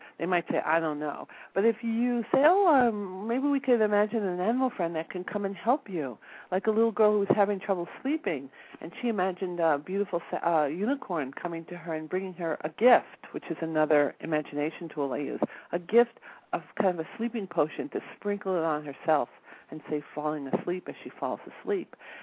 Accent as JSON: {"language": "English", "region": "New York", "country": "United States", "said": "I'm from New York, so if I walk down the street and I don't feel right, something feels wrong, I just walk the other way"}